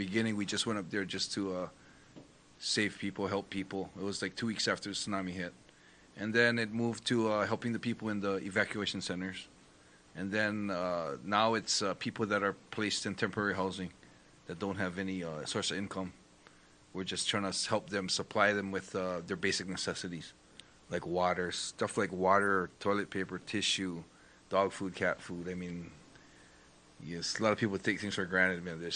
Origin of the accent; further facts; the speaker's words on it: Hawaii, United States; now in Japan; In Hawaii. Yeah.